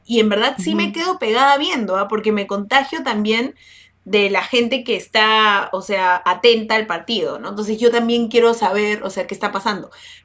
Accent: Peru; Porque yo soy peruana y ellos, pucha, juegan por Perú

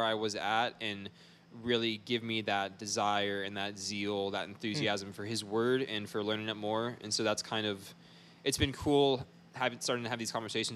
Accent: Hungary; I grew up in Hungary, in Europe, as missionaries. My parents started a church over there. We were there for 8 years in total.

